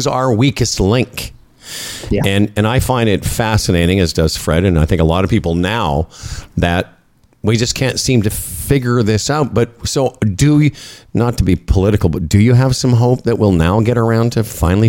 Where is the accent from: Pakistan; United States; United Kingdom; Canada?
Canada; Moose Jaw, Saskatchewan; also born or lived in Regina; I grew up in Moose Jaw and the Regina area, huge Indigenous population, and I was around it my whole life.